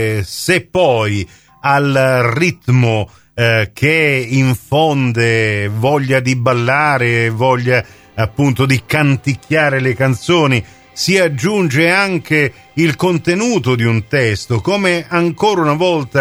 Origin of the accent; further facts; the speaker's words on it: Marsala, Sicily, Italy; visto che siete in Sicilia, avete scelto di girare dalle nostre parti, ma diciamo che siete andati fuori giurisdizione marsalese